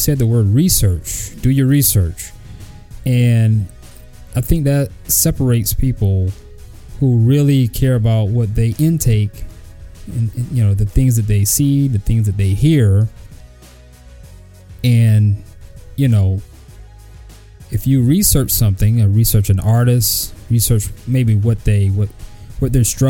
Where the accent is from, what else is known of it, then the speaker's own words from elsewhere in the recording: Queens, New York, United States; I'm from Queensbridge and so on and so forth.